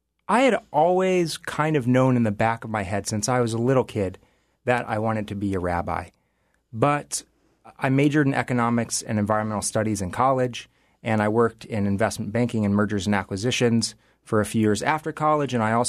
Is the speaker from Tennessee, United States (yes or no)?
yes; Memphis, Tennessee, United States; I grew up in Memphis, Tennessee, and Memphis, I suppose, isn't known as a hotbed of Judaism